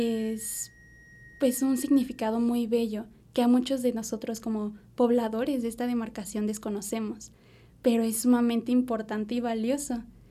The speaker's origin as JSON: {"language": "Spanish", "town": "Milpa Alta", "region": "Mexico City", "country": "Mexico", "tie": "born or raised there", "said": "Y el día de hoy tengo la fortuna de representar a mi pueblo, a mis bellas raíces, Villa Milpa Alta"}